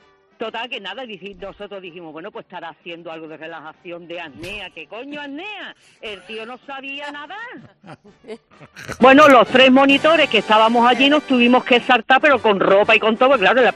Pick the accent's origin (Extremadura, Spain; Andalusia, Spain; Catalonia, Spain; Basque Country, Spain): Andalusia, Spain; Cádiz; pues yo soy de Cádiz, aunque ya no vivo en Cádiz hace muchísimo tiempo